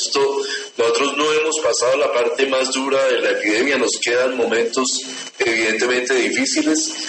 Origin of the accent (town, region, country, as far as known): Colombia